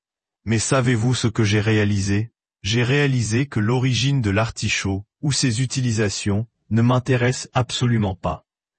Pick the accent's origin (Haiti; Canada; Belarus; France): Belarus; French is a second language; Je suis originaire de Biélorussie, et quand j'étais enfant, je voyais souvent à la télévision des publicités pour un jus